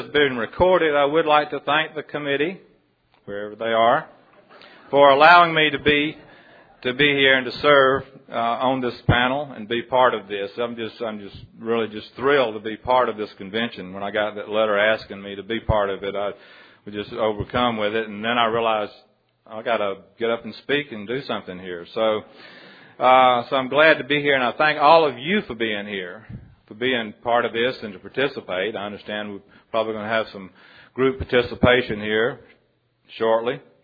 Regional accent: Abbeville, Georgia, United States; I'm from Georgia, Area 16. My home group's Abbeville Recovery Group, a little bitty town right in the middle of Georgia, about halfway between Columbus and Savannah on U.S. 280

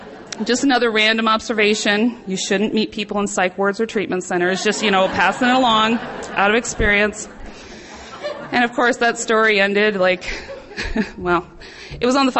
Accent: South Dakota, United States; And when I grew up in South Dakota, and they had these little centennials with small-town street dances

